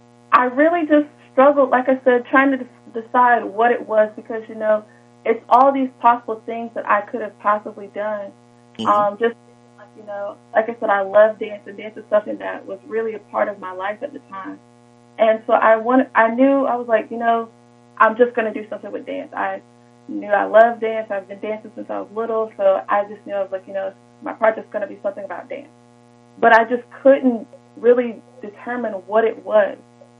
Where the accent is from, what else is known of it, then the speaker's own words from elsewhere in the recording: Raleigh, North Carolina, United States; So, like I said, I'm from Raleigh, North Carolina.